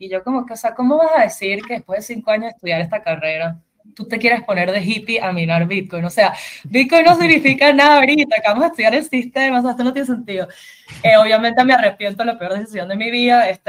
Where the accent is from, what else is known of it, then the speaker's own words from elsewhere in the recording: Venezuela; yo soy venezolana, vengo de un país hiperinflacionario